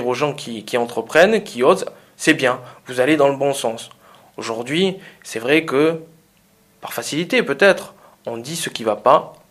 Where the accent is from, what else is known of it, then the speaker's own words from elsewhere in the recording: Narbonne, Occitanie, France; je suis né à Narbonne, je suis d'ici, je suis certes parti plusieurs années, mais c'est vrai qu'en étant revenu